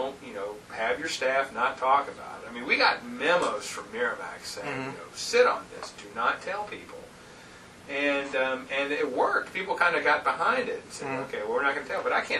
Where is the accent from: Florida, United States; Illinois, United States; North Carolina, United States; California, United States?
North Carolina, United States; Roanoke Rapids; I grew up in Rona Rapids, which is up on the border with Virginia, and, we had three theaters in Rona Rapids